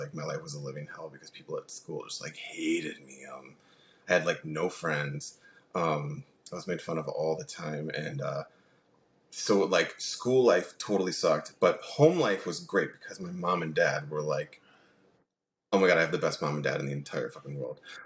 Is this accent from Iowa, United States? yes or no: yes; Iowa, United States; because like I grew up in Iowa, and Iowa is a very different world from San Francisco